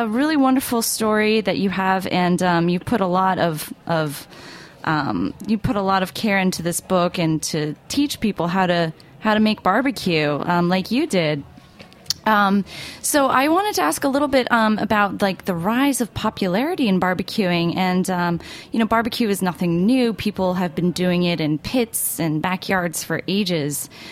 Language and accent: English; New York, United States; also born or lived in New Jersey; I should preface this conversation by saying that I am from New York and New Jersey